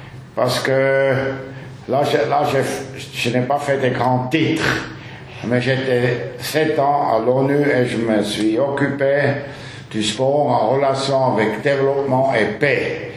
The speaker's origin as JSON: {"language": "French", "town": "Kandersteg", "region": "Bern", "country": "Switzerland", "second_language": "French", "said": "tout le monde sait que je viens de Kandersteg, tout le monde sait que j'ai fait 3 ans à l'école supérieure de commerce à la Neuville, j'essaye de parler le français avec un français fédéral de Kandersteg"}